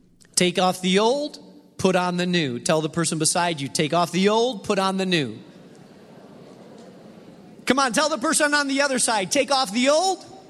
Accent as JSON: {"language": "English", "country": "Spain", "tie": "born or raised there", "also_born_or_lived": "France", "said": "Many of you know that I grew up in Spain."}